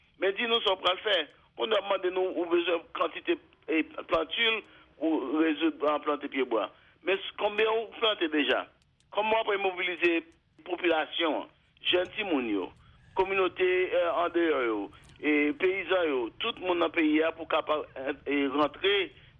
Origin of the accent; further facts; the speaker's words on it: Haiti; Mais moi-même ça m'a retenu et en tant qu'haïtien